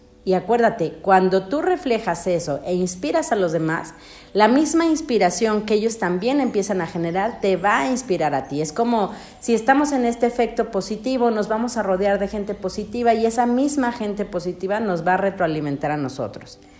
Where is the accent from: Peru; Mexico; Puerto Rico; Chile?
Mexico; Es como, digo, somos mexicanos, es como comernos un taco sin siquiera masticarlo.